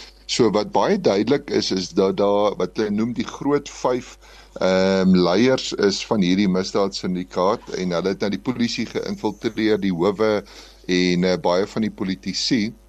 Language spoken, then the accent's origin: Afrikaans; Karoo, South Africa; En om te dink, ek het in die Karoo groot geword.